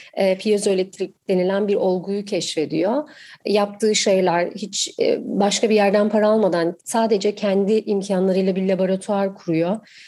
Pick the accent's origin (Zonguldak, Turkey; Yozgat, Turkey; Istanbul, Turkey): Istanbul, Turkey; born there; Ben 4 Mayıs 1985 yılında İstanbul'da doğdum.